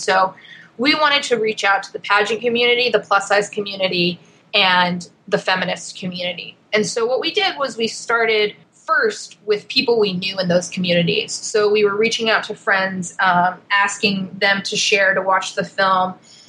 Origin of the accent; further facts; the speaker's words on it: New York, United States; We're from New York, so we were talking to people in the New York area.